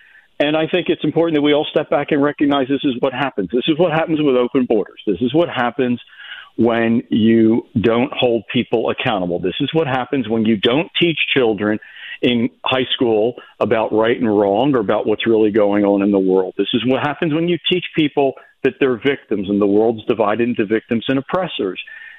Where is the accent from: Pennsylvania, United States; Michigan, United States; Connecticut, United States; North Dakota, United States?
Pennsylvania, United States; Philadelphia; Growing up in South Philly, I did occasionally kill a few cockroaches.